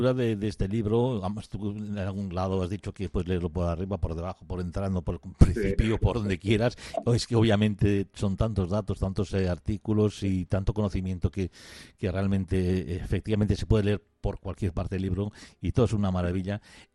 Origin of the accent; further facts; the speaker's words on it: Basque Country, Spain; siendo vasco uno no puede dejar de.